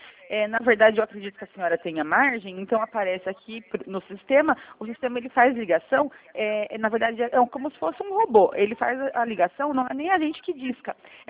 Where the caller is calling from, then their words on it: São Paulo, Brazil; eu também não sou do Rio de Janeiro, eu estou falando do interior de São Paulo.